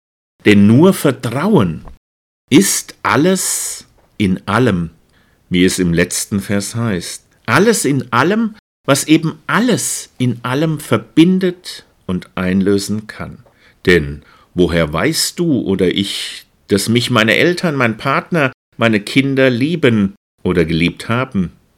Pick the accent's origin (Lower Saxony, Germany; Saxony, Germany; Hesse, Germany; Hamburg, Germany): Hesse, Germany; Obereisenhausen; meiner Heimatkirche in Obereisenhausen. Meine Heimat im Heiligen Land, also im Heiligen Hinterland. Ein Bild vom Altar und vom auferstandenen Jesus in der Kirche in Obereisenhausen. Dort bin ich andächtig und groß geworden